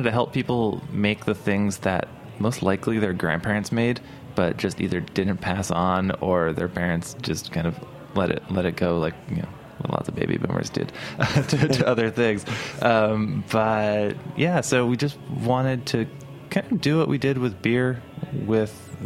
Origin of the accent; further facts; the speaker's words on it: Brooklyn, New York, United States; I'm from Bay Ridge in Brooklyn originally, so I have pretty high standards for bagels.